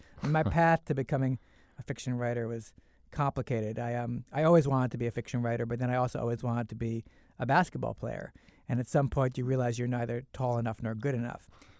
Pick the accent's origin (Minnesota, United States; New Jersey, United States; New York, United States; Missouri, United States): New York, United States; New York City; And I was born in New York City in 1964, and I grew up right near Columbia.